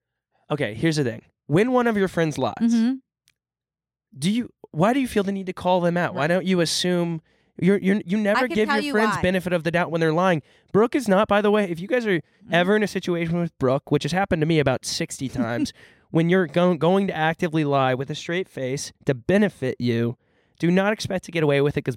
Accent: Texas, United States; You know, so I grew up in Texas.

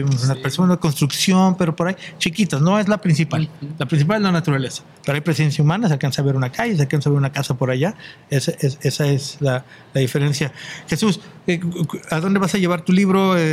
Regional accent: Guadalajara, Castilla-La Mancha, Spain; para los que somos de Guadalajara o de la región

